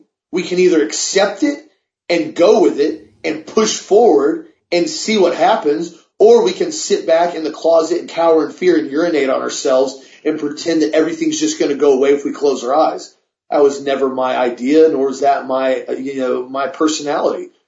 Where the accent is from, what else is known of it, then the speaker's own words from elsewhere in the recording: Auburndale, United States; I grew up in Auburndale. I grew up fighting my whole life.